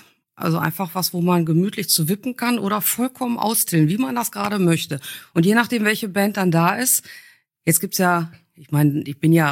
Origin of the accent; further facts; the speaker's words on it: Dorsten, North Rhine-Westphalia, Germany; also born or lived in Switzerland; Ich bin in der Schweiz geboren und ich glaube, ich habe die längste Zeit, also bis letztens in Dorsten gelebt, weil meine Eltern dann da irgendwann gelandet sind, als wir in die Schule gekommen sind.